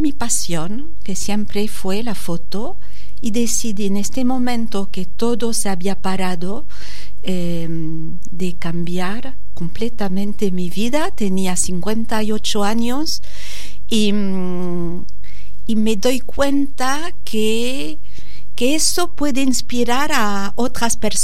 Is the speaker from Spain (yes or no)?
no; France; Spanish is a second language; moved away as an adult; now in Argentina; Sigo después de casi 30 años viviendo en Argentina con mi acento. Vine por amor